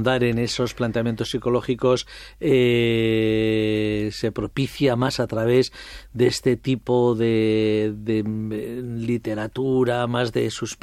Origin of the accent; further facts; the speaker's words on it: Pamplona, Navarre, Spain; los que somos de Pamplona